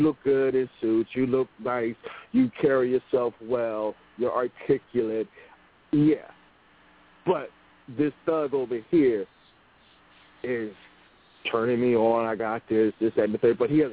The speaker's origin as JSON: {"language": "English", "town": "Philadelphia", "region": "Pennsylvania", "country": "United States", "said": "because I'm from Philly, nobody wants to leave their block."}